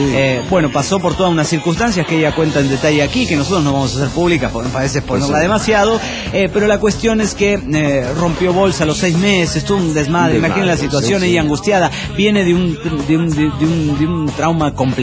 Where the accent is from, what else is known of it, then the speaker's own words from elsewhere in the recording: Coatzacoalcos, Veracruz, Mexico; now in Monterrey, Mexico; soy de Coatzacoaqueño, es decir, de Coatza, de Coatzacoacos, Veracruz, por si el pirata no pronunció bien.